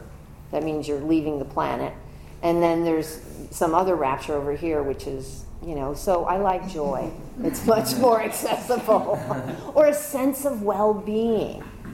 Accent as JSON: {"language": "English", "region": "New York", "country": "United States", "accent": "New York", "said": "I started telling the story with my New York accent"}